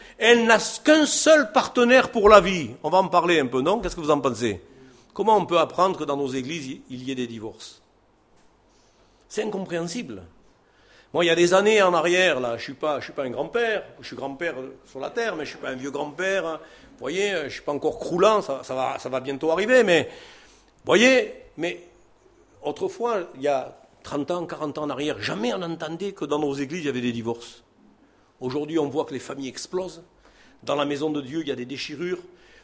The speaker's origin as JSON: {"language": "French", "region": "Provence-Alpes-Côte d'Azur", "country": "France", "tie": "born or raised there", "said": "Nous sommes des Provençaux. Moi, j'ai grandi à Frévalon, à La Rose, dans une ambiance, je ne vous explique même pas. Je suis provençal, un juif provençal."}